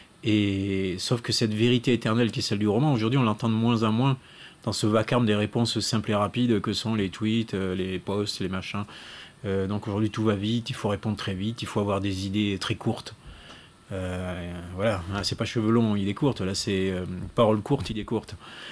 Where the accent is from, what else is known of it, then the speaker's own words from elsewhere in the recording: Montréjeau, Occitanie, France; Moi, j'ai grandi à Montrégeau, 2000 habitants, au pied des Pyrénées.